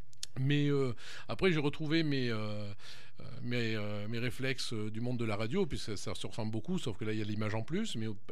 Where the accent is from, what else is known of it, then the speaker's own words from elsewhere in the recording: Craponne, Auvergne-Rhône-Alpes, France; born there; je suis né à Craponne, moi aussi.